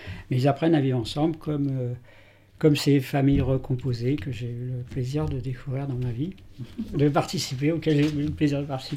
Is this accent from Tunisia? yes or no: no; Brittany, France; puisqu'on est breton